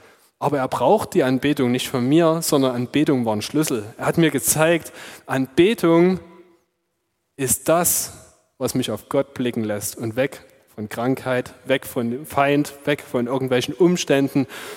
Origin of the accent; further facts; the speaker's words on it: Chemnitz, Saxony, Germany; Auf jeden Fall, ich bin Chemnitzer.